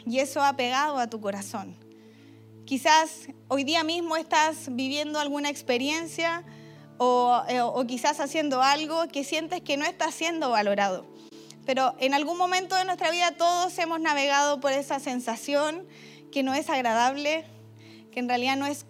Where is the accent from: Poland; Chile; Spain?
Chile; Yo como chilena he ido muchas veces para allá